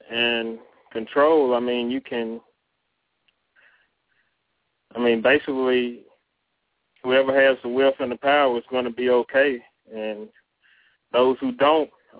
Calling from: Tennessee, United States; I'm calling from Tennessee.

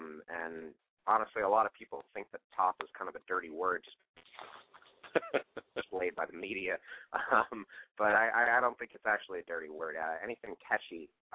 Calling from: Manhattan, New York, United States; I'm calling in from my cell phone, actually. My apartment is in Manhattan.

